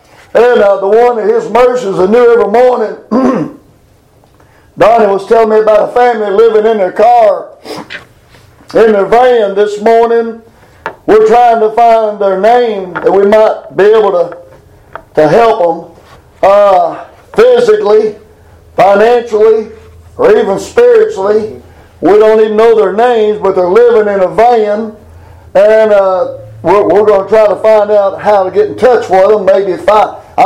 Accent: United States; born there; thank God, I'm glad I was born in America.

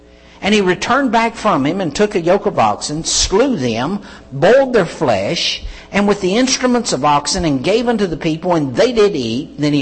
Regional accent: South Carolina, United States; accent: twangy; I'm from South Carolina, I know I got that twangy accent, but I don't hear that twangy accent.

